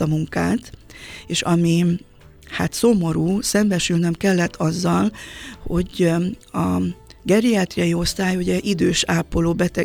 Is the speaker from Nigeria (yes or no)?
no; Transylvania, Romania; now in Hungary; Ezt én Erdélyben, a szülőfalumban nem tapasztaltam.